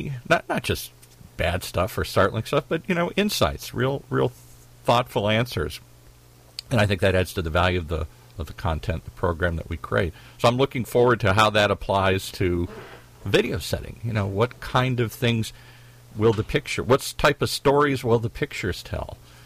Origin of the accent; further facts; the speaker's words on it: Detroit, Michigan, United States; It isn't like when I grew up in Detroit, everywhere we went, there were giant manufacturing facilities here.